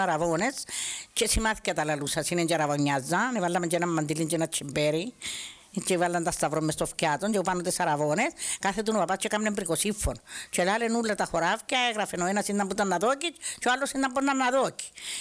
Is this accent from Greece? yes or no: no; Kato Zodeia, Nicosia District, Cyprus; also born or lived in Evrychou; γεννήθηκα στην Ευρύχου. Ύστερα ήρθα στο χωρκό, την κάτω ζωτιά.